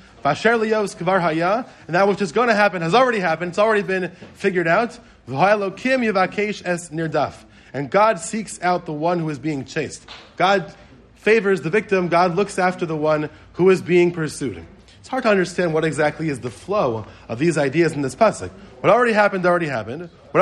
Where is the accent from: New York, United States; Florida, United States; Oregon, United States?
New York, United States; New York City; I think about growing up in Queens.